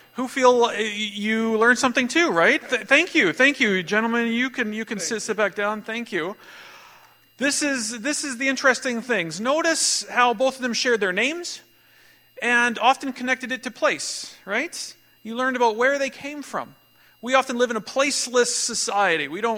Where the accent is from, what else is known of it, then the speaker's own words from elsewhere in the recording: Saskatoon, Saskatchewan, Canada; born there; they ended up in southern Saskatchewan, where they started to farm. So I was born in Saskatoon. This is where I came from.